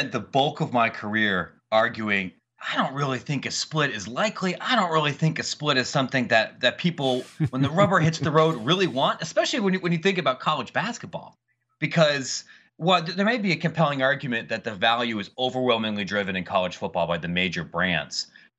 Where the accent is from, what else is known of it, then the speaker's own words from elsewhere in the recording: Ohio, United States; Like I grew up in Ohio. I'm not ashamed to admit this.